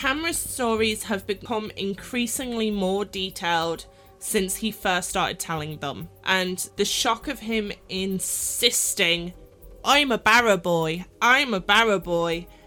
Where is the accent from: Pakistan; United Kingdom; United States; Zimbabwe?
United Kingdom; I'd never heard of it, and I am British.